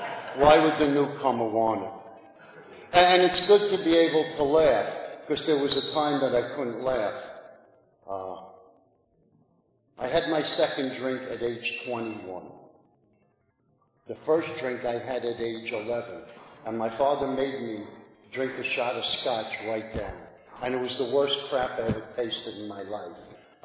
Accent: Brooklyn, New York, United States; Growing up in Brooklyn, I'm unscarred by education. In Brooklyn, we thought Moby Dick was a venereal disease.

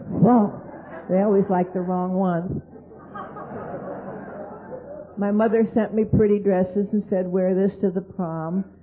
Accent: Kingston, Pennsylvania, United States; born there; I was born in Kingston, Pennsylvania, up near Wilkes-Barre, Scranton, and went down to Philadelphia now to be a secretary for the government.

